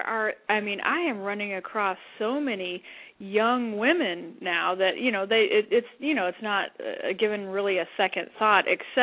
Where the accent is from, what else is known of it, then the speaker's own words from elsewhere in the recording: Idaho, United States; Well, yeah, you know, I'm from Idaho, as you know.